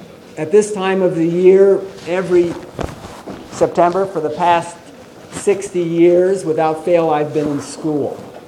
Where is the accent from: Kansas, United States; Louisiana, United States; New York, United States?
Kansas, United States; So I grew up in Kansas. In my senior year in high school, I was planning to go to the University of Kansas, where all my friends were going